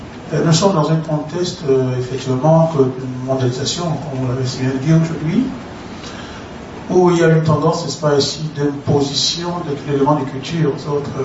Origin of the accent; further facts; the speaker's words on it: Cameroon; Si je parle, par exemple, chez nous, en Afrique, où certainement nous nous intéressons à fonder dans le futur une communauté.